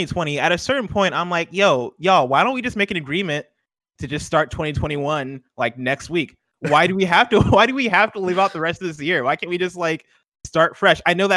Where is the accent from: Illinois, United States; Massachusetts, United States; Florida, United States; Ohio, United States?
Illinois, United States; I did come up in Illinois, and I grew up in Illinois, which has, I feel like, the extremes of all the seasons.